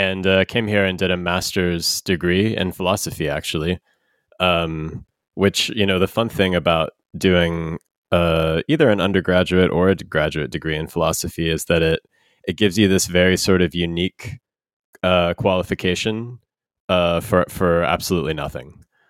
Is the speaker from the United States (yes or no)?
yes; United States; accent: Bergen-American; jeg har en egentlig liksom litt merkelig bergensk-amerikansk dialekt, en liten blanding, fordi jeg har vært i Bergen hele tiden, siden jeg flyttet til Norge for noen år siden.